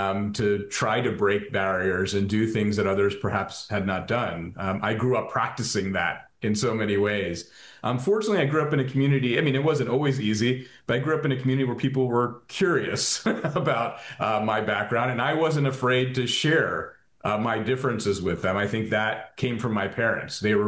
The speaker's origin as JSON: {"language": "English", "town": "Philadelphia", "region": "Pennsylvania", "country": "United States", "tie": "born or raised there", "also_born_or_lived": "Delaware County", "said": "Grew up in West Philadelphia, Southwest Philadelphia, and Delaware County. I've got two brothers, and I am the middle."}